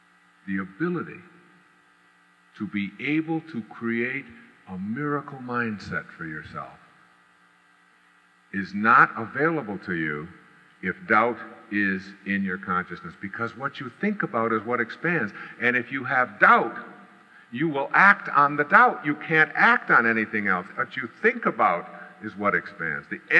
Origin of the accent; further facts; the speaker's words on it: Detroit, Michigan, United States; doing all the things that were just second nature to me when I was growing up in Detroit, down in the Detroit River.